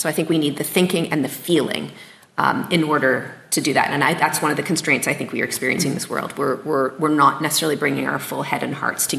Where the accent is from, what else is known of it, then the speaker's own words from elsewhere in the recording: Canada; Now, I am a Canadian